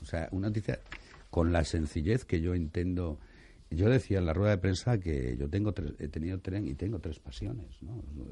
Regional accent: Madrid, Community of Madrid, Spain; soy madrileño y me he criado mucho, me he criado fundamentalmente entre lo que llamamos la prospe y la guinda, ¿eh? Sí, la guindalera y la prosperidad

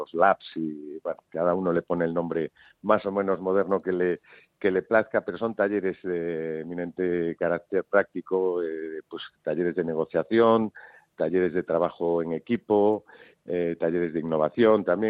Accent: Galicia, Spain; yo como gallego también

